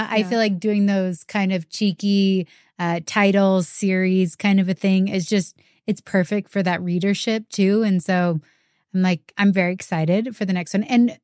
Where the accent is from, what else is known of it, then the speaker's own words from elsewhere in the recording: Auburn, Washington, United States; Okay, so I grew up in Auburn, Washington, which is just right by Tacoma.